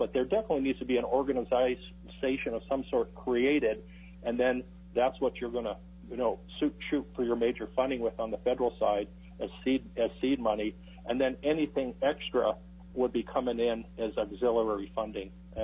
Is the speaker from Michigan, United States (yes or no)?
no; Alaska, United States; born there; I was born in Alaska, so this is my state